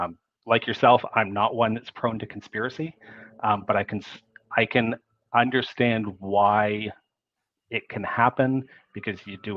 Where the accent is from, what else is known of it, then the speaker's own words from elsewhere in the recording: Canada; I'm a Canadian.